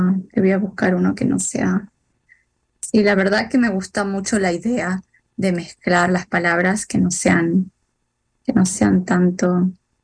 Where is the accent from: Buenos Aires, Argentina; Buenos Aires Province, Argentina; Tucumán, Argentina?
Tucumán, Argentina; San Miguel de Tucumán; born there; also born or lived in Termas de Río Hondo, Santiago del Estero; nací en Tucumán, en San Miguel de Tucumán, en el norte de Argentina. Y luego viví también en las Termas de Riondo, en Santiago del Estero.